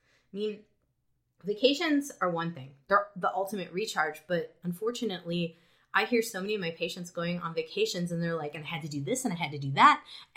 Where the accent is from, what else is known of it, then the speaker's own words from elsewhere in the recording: Winthrop Harbor, Illinois, United States; I grew up on Lake Michigan, the last town literally on Lake Michigan before you get to Wisconsin. It's called Winthrop Harbor.